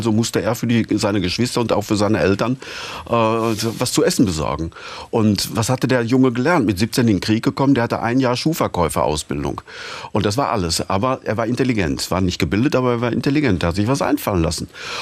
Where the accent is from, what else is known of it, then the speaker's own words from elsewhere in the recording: Altena, North Rhine-Westphalia, Germany; das verbindet ja Tübingen wieder mit meiner Heimatstadt Altena.